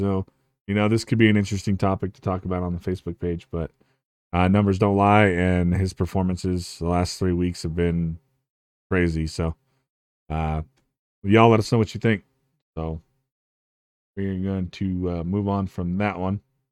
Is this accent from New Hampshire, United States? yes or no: no; Utah, United States; We're from Utah, bro. That's how we say things.